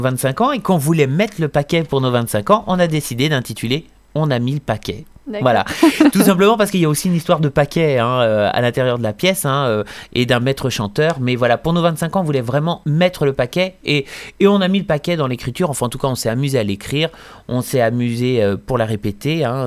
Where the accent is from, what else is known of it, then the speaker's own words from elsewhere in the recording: Pays de la Loire, France; à Saint-Paul-du-Bois, dans le Maine-et-Loire. juste à quelques kilomètres de là où j'ai grandi